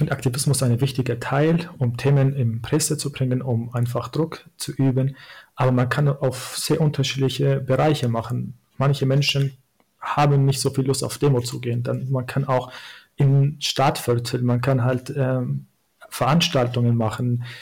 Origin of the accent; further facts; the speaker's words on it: Syria; German is a second language; now in Germany; Ich komme aus Syrien, ich bin Kurde und als Kurde hat man auch oft sozusagen unterdrückt ist, oder als Kurde war ich auch unterdrückt in Syrien.